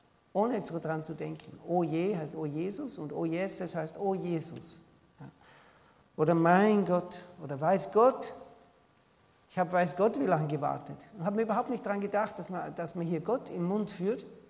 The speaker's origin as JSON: {"language": "German", "region": "Salzburg", "country": "Austria", "said": "also dort, wo ich herkomme, im Salzburger Land, das heißt, es behüte dich"}